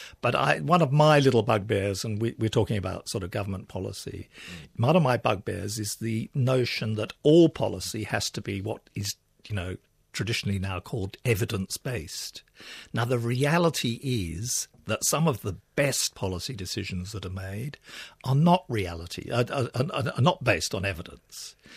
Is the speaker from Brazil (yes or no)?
no; United Kingdom; I'm originally British, and my parents lived in the Isle of Wight.